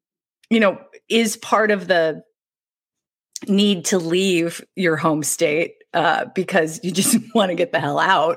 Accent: Indiana, United States; now in Chicago, United States; because where I grew up in Indiana was really beautiful.

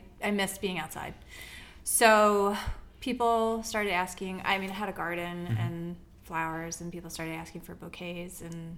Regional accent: New York, United States; I grew up on Long Island in New Oh, York.

